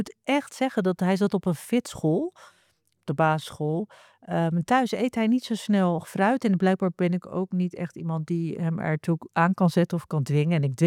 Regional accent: Rozenburg, South Holland, Netherlands; Ja, en er waren baby's in Rozenburg, waar ik ben opgegroeid, waarover werd gezegd, Rotterdam ook, onderdeel van Rotterdam.

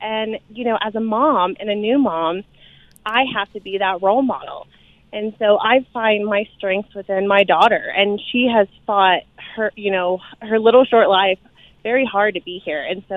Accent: Indiana, United States; also born or lived in Colorado; But, you know, I'm from the Midwest. And so in the Midwest, people are very compliant.

